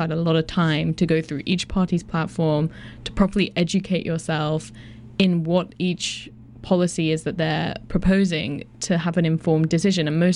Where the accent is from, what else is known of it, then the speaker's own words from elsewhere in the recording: England, United Kingdom; moved away; Yeah, because I'm from England, so I came over here and got involved in, covering provincial politics